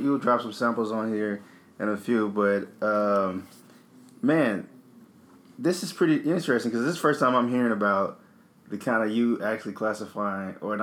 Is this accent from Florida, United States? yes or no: no; Duncanville, Texas, United States; now in New York, United States; a good friend of mine from my hometown, Duncanville, woo-hoo, back in Dallas, the Dirty D. I learned that up here in New York, the big D is Detroit. But whatever, you know, I still rep that Dallas.